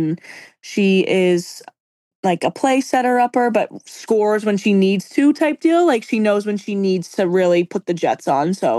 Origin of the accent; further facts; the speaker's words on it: Tewksbury, Massachusetts, United States; also born or lived in Methuen; Methuen is my hometown, but I grew up in Tewksbury.